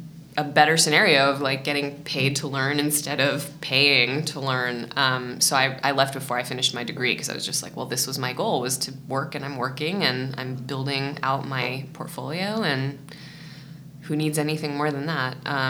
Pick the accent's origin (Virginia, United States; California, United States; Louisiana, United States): California, United States; Berkeley; now in Portland, United States; Well, so I grew up in Berkeley.